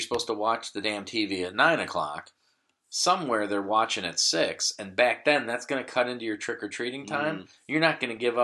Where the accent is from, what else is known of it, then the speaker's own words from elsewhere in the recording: Minnesota, United States; I'm a Minnesotan through and through.